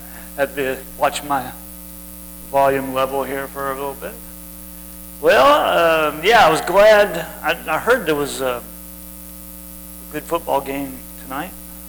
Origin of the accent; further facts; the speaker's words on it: Virginia, United States; because I grew up in Virginia. We don't have a football team in Virginia